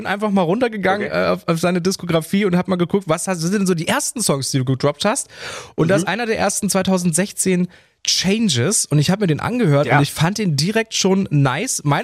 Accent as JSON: {"language": "German", "town": "Cottbus", "region": "Brandenburg", "country": "Germany", "said": "ich komme aus Cottbus, kleine Stadt in Brandenburg, da war es immer so, alle wollten immer weg, ich bin dann auch irgendwann weggegangen."}